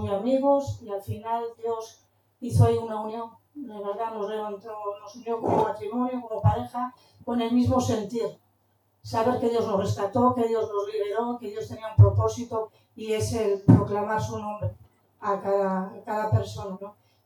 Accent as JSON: {"language": "Spanish", "town": "Santiago de Compostela", "region": "Galicia", "country": "Spain", "said": "yo sé que muchos ya me conocéis, soy de Santiago"}